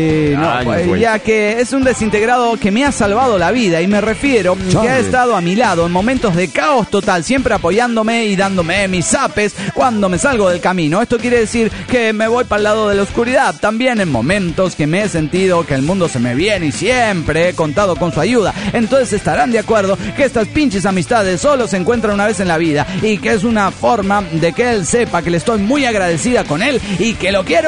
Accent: Mexico City, Mexico; del DF mexicano.

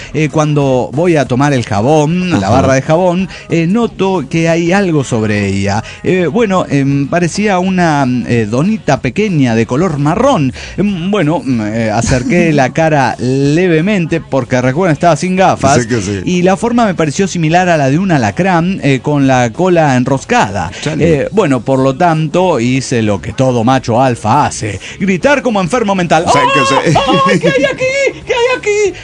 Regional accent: León, Guanajuato, Mexico; de León, Guanajuato, México.

